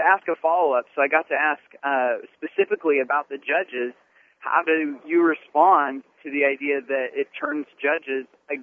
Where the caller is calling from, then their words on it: Manhattan, New York, United States; I'm calling from the Empire State Building right now.